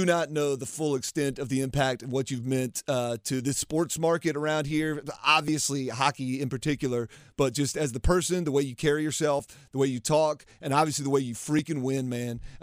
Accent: Raleigh, North Carolina, United States; I grew up here in North Carolina, Rod. I'm a Raleigh native

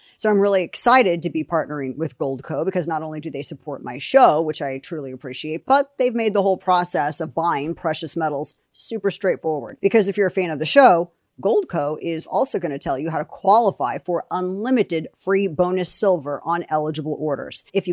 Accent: Missouri, United States; He ran for Missouri House of Representatives from my home state of Missouri

